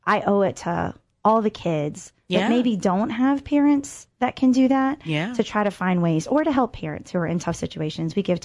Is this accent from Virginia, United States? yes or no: yes; Rocky Mount, Virginia, United States; I grew up in Rocky Mount, Virginia, the moonshine capital of the world.